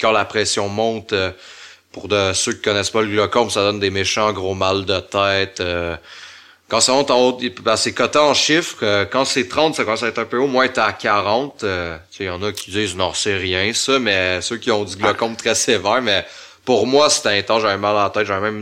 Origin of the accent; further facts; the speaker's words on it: Saint-Sauveur, Quebec, Canada; also born or lived in Sainte-Agathe; J'habitais à Saint-Sauveur dans ce temps-là. J'avais. Tu sais, je suis né à Saint-Agathe, mais j'ai grandi à Saint-Sauveur.